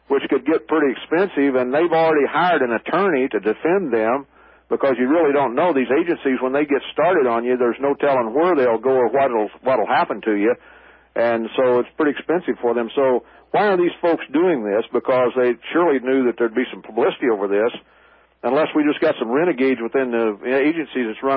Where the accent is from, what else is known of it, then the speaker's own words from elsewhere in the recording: Missouri, United States; Yeah, I'm from down in Ripley County. I was raised in Ripley County along the Current River